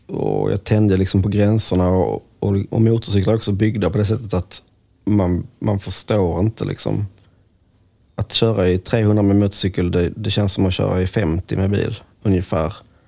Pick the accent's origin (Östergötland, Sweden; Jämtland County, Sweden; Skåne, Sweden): Skåne, Sweden; Malmö; Men när man är liksom här hemma i Malmö så känner man ju inte så.